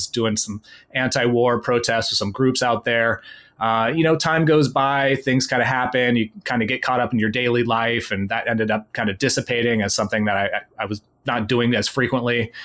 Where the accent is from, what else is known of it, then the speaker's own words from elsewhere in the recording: California, United States; So I grew up in the Bay Area, California.